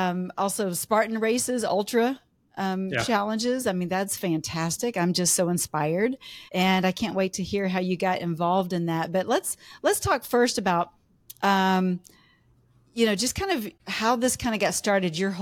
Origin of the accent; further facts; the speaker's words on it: Lewisville, Texas, United States; Yes, yeah. I grew up in Louisville.